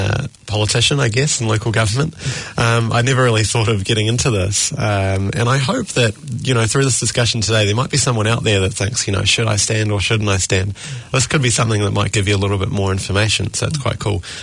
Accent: Auckland, New Zealand; born or raised there

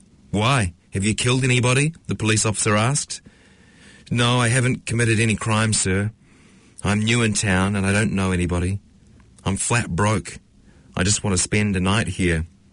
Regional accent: Ethiopia; I am from Ethiopia. I spent the years of my youth liberating my people in Ethiopia.

